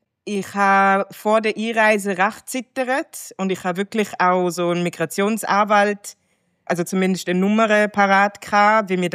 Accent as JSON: {"language": "German", "region": "Zurich", "country": "Switzerland", "said": "Ich habe dann schon kurz, er hat dann gefragt, wo ich herkomme. Und ich habe unter all diesen möglichen Antworten habe ich gesagt, Zurich, Switzerland."}